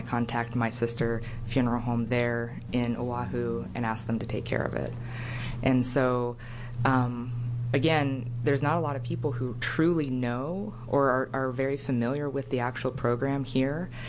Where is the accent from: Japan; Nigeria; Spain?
Japan; I grew up in Japan, and we're very tradition-based